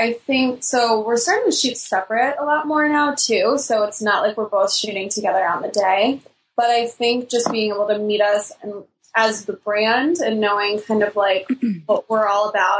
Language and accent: English; New York, United States; I grew up out here on Long Island